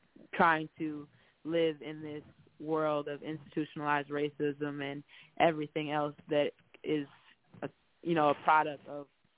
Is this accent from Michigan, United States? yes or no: yes; Detroit, Michigan, United States; just growing up in Detroit and spending a lot of time in Detroit as a kid back and forth.